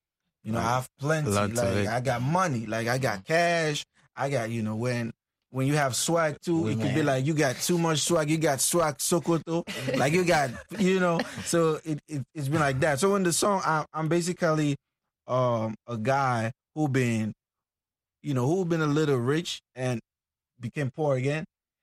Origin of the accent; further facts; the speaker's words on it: Bamenda, Northwest Region, Cameroon; which means Bamenda boy, because I'm from Bamenda.